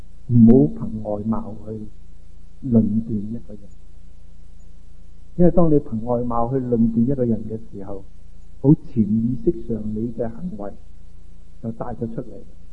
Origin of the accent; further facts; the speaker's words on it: China; 很多时候我们都知道我们中国人所讲的存于中形之外